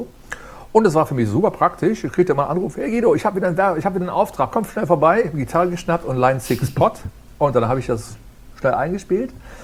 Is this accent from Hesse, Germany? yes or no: no; Aachen, North Rhine-Westphalia, Germany; ich komme aus dem Rheinland, aus Aachen und habe da schon, ich sag mal, professionell Musik gemacht